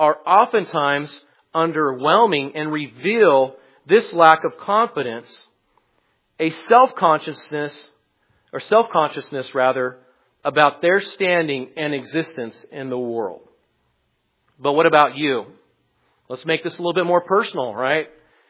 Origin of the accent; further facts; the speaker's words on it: California, United States; now in Tennessee, United States; We come from California, obviously. And California is a much more secular place than it is here in Tennessee.